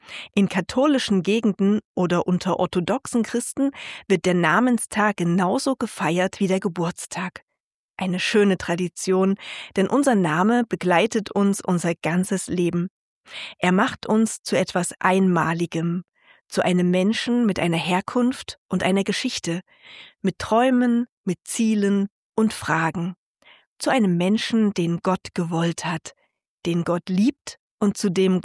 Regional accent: Germany; born there; Ich selbst habe, für meine Generation und geboren in der DDR

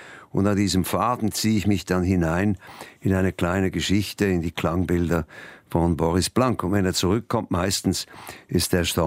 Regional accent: Zurich, Switzerland; Ich habe einen sogenannten Trottinett gehabt, also einen Roller. Und mit diesem Trottinett bin ich da, habe ich die ganze Stadt erkundet sozusagen.

